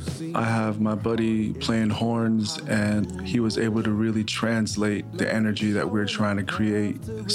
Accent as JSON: {"language": "English", "country": "Tonga", "lives_now": "Menlo Park, United States", "said": "Malo Lele … I'm an artist from the Kingdom of Tonga living in Menlo Park, California."}